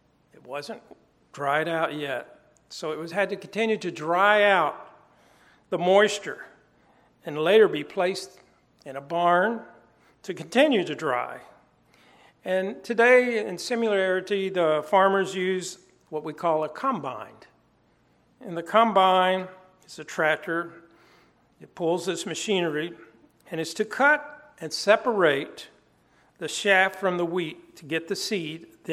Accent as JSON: {"language": "English", "region": "Tennessee", "country": "United States", "tie": "born or raised there", "said": "Growing up in Tennessee, we'd always go through Georgia, and we would always load up on these Georgia peaches."}